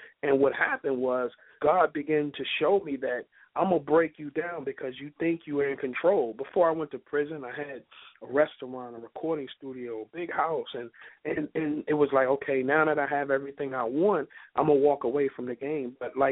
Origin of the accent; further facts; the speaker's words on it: California, United States; While growing up in California, I always remembered the life that my father had lived